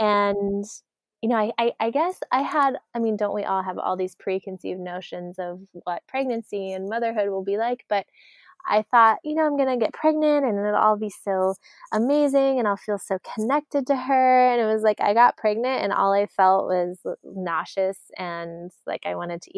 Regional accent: Arizona, United States; You know, we grew up in Arizona, so that kind of Native American foundation is in us as well.

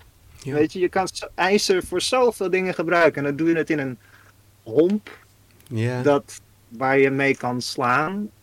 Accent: Netherlands; als Nederlander

